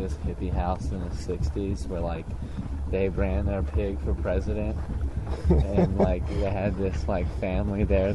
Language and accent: English; Norman, Oklahoma, United States; But like I grew up in Norman, Oklahoma. There's a lot of hippies there though.